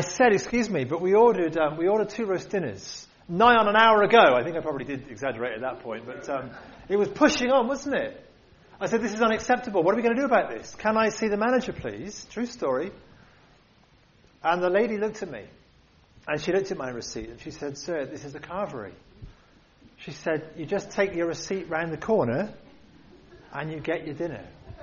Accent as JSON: {"language": "English", "country": "United Kingdom", "said": "So I'm not like this because I'm British"}